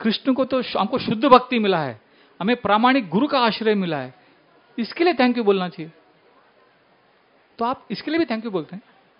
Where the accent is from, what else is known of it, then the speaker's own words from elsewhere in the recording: South India, India; तो हम south Indian हैं तो पंजाबी लोगों को अच्छा लगता है ये, मुझे अच्छा नहीं लगता था।